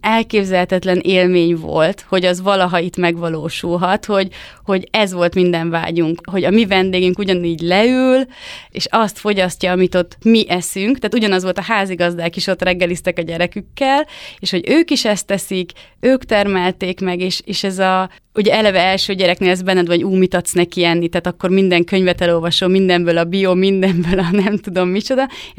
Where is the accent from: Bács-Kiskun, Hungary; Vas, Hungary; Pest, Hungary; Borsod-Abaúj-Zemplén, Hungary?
Bács-Kiskun, Hungary; mert mi is Alföldön nőttünk föl, Kalocsaján, Kiskunfélegyházi